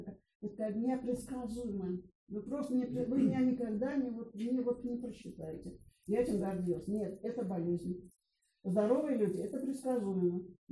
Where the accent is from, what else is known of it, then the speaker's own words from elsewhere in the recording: Saint Petersburg, Russia; Он двух моих питерских убрал, я одна из Питера.